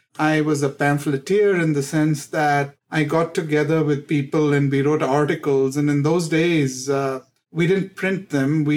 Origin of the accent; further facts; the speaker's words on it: India; I grew up in the Indias, which was an India centered in post-colonial times, where there was lack of opportunity.